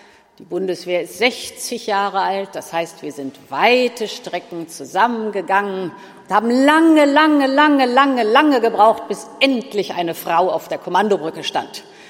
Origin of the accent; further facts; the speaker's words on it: Hannover, Lower Saxony, Germany; der Spiegel in Hannover gegründet wurde, meine Heimatstadt.